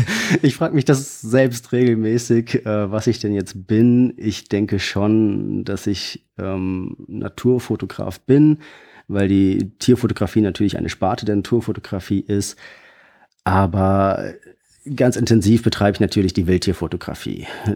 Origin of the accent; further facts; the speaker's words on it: Hesse, Germany; wie du schon richtig gesagt hast. Ich komme aus Hessen. Hab aber unter anderem auch in Wien studiert, habe da meinen Master gemacht, meinen Bachelor habe ich in Gießen gemacht